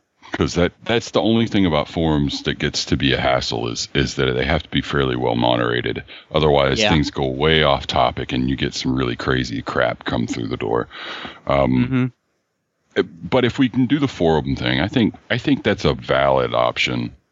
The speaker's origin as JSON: {"language": "English", "region": "the South", "country": "United States", "said": "I'm from the South."}